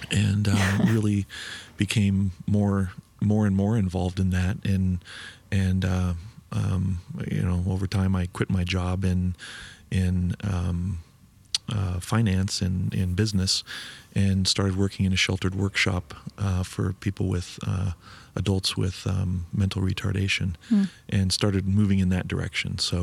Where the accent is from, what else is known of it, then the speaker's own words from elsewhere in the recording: Boulder, Colorado, United States; And I grew up in Boulder, Colorado, so I was immersed in quite a...